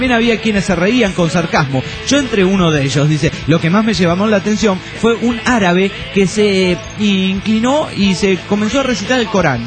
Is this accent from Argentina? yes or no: no; Pénjamo, Guanajuato, Mexico; un saludo a mi pueblo. Maricel, un saludo para el pueblo de Pénjamo, ahí en sí. Guanajuato, México.